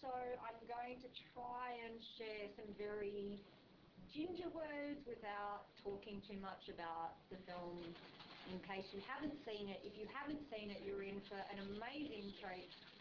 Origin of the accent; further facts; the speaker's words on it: Australia; I'm Australian, I'm immune.